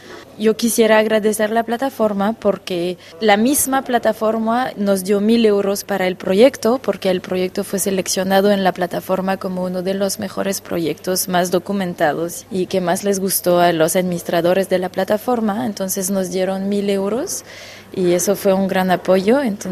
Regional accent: France; Spanish is a second language; nosotros, siendo franceses y franco-mexicano

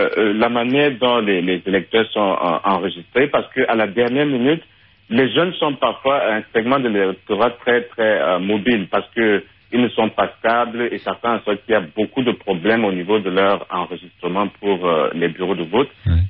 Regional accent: Cameroon; je suis camerounais.

